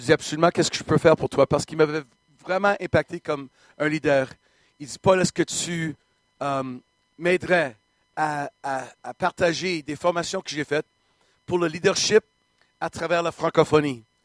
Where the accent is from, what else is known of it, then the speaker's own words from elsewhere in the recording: Quebec, Canada; now in United States; Non, je suis un Québécois et je suis un Québécois manqué. Je vis aux États-Unis depuis 1982.